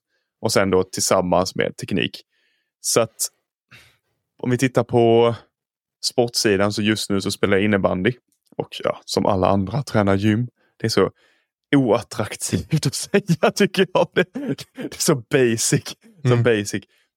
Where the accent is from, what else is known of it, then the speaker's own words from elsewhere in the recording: Bromölla, Skåne, Sweden; accent: Scanian; also born or lived in Gothenburg; Min dialekt brukar avslöja mig ganska fort. Jag är skåning i grund och botten, eller ja, på gränsen mellan Skåne och Blekinge, men uppväxt på skånska sidan. Men i en liten håla som heter Bromölla, ligger utanför Kristianstad, nordöstra Skåne. Så, därav min dialekt.